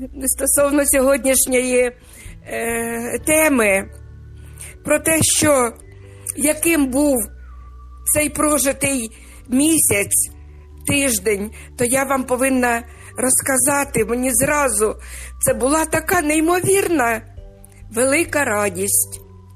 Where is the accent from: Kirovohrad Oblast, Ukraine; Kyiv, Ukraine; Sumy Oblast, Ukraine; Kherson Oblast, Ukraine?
Sumy Oblast, Ukraine; Sumy; на захист нашого рідного міста Суми, в якому я народилася, в якому народилися мої діти, онуки, мої правнуки.